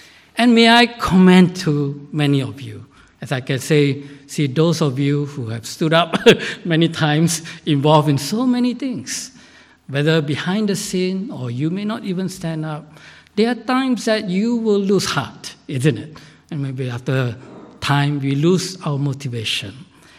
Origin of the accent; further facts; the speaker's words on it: Malaysia; I grew up in Malaysia as a young boy in secondary school. 2,000 students, 1,900 are Muslims in Malaysia. I grew up in North Malaysia. I've never met a Christian in my life until I was 17 years old.